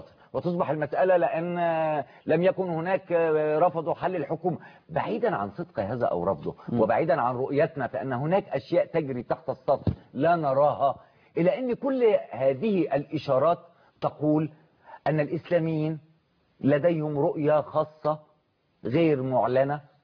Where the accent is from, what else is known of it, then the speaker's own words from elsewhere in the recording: Egypt; كمصري كمواطن مصري في حياتي هنا في مجتمعي